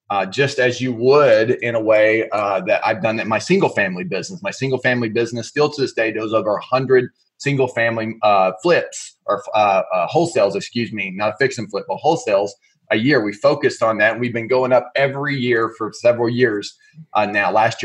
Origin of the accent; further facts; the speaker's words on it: Oklahoma, United States; In Oklahoma, I grew up in Oklahoma. And so I know this place, you know, like the back of my hand.